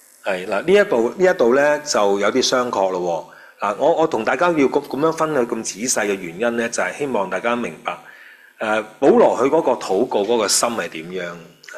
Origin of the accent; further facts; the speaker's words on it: China; 好似我哋中国人所讲啊，修心啊